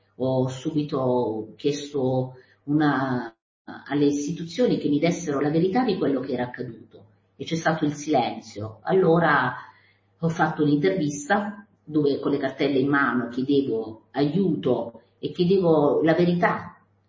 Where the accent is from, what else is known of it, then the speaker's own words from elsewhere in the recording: Taranto, Apulia, Italy; Io sono di Taranto.